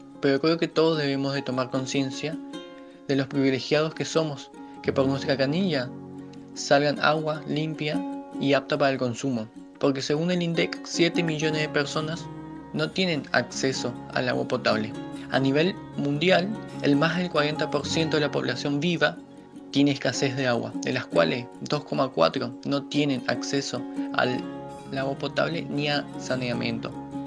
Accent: Puerto Esperanza, Misiones, Argentina; soy de Puerto Esperanza Misiones, tengo 18 años

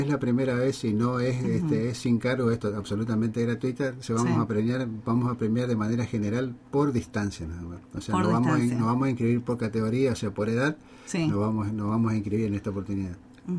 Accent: Paso de los Libres, Corrientes, Argentina; Yo soy nacido acá en Paso del Libre, soy malcriado

